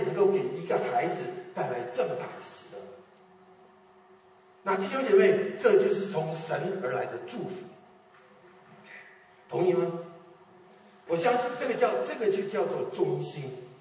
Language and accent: Chinese; China; moved away; 那我们中国人是一个很保守很封闭的民族。我记得我刚刚到美国的时候，我在麻州念书